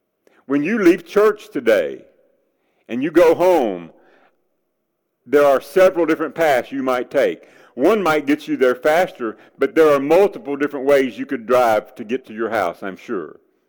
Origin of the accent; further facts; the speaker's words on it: Nashville, Tennessee, United States; See, I grew up in Nashville, the home of country music.